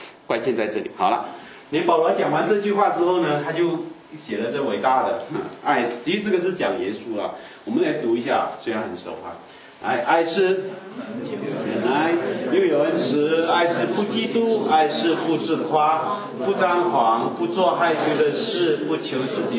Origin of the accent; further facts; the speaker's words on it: Hong Kong; 我香港人呢特别传神啊